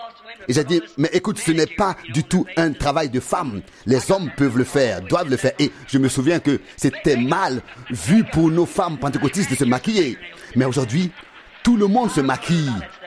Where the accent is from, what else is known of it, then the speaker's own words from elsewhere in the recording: United States; c'est mon modèle américain, c'est mon droit américain. Je sais, en tant qu'Américain, oui.